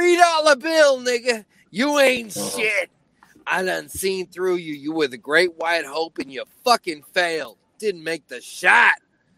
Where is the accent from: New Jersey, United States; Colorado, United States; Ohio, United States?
Colorado, United States; Yes, and I'm actually from Colorado.